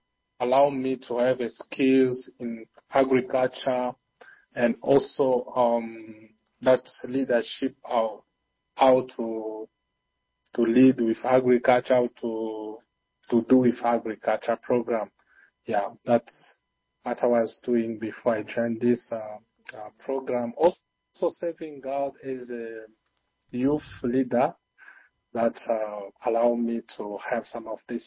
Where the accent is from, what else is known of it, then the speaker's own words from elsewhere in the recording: DR Congo; English is a second language; now in Angola; I'm from Republic Democratic of Congo. I'm serving in West Angola in agricultural sector as an agricultural assistant.